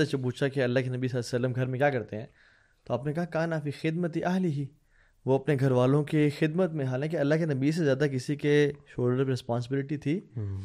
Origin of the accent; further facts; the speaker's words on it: India; हम जब इंडिया से आए यहाँ पे, और मैं इंडिया अभी की बात नहीं कर रहा, मैं इंडिया सब यानी हिंदुस्तान की बात कर रहा हूँ